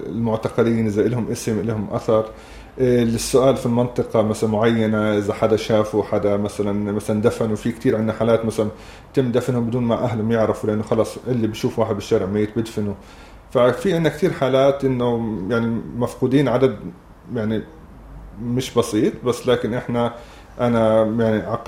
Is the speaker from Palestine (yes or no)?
yes; Gaza, Gaza Strip, Palestine; أول شيء يعني أنا تربيت في غزة، فإنه موضوع إن العيش أكيد حيكون صعبة، بس أنا ابن البلد يعني هناك